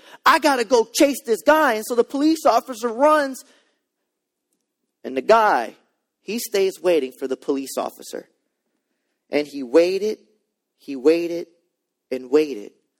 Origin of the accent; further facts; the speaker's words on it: La Paz, Louisiana, United States; now in Harahan, United States; I remember when I was young, I grew up in La Paz.